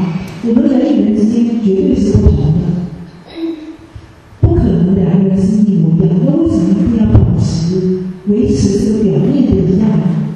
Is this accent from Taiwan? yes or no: yes; Taiwan; 我从小也是在中国文化上长大，我只是说我是在台湾，但是我父母是福州人，他们是50年才到那个台湾，所以呢，我们家是住在福州文化之下，我们吃的都是福州菜，但是我们住在台湾